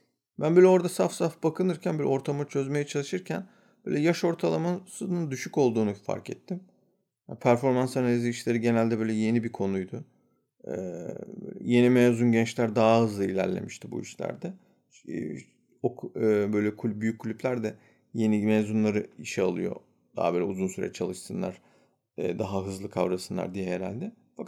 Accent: Denizli, Turkey; Her neyse böyle dedim ben Türk'üm. Dedi neresinden? Dedim bilmezsiniz ya ben Denizliliyim.

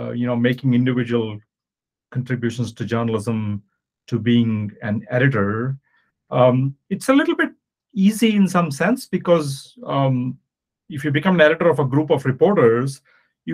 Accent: Hyderabad, Telangana, India; moved away as an adult; as you can tell from my name and my accent, I was born and grew up in India. The first 19 years of my life was in a city called Hyderabad, which is in southern India

